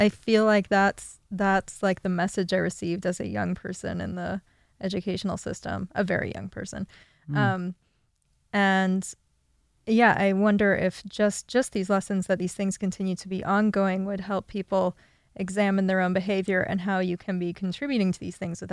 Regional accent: United States; I grew up here in the States, right?

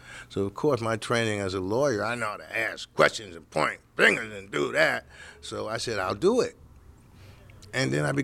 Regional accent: New York, United States; No, I grew up in New York, more or less always wanted to be a lawyer

